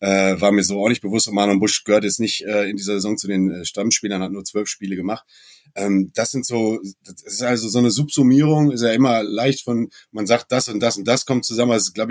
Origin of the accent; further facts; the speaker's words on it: Dortmund, North Rhine-Westphalia, Germany; als gebürtiger Dortmunder